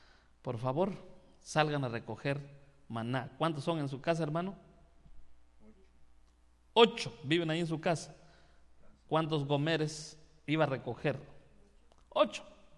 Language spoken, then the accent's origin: Spanish; Chiapas, Mexico; now in Mexico City, Mexico; Pero viene el chiapaneco, viene a México.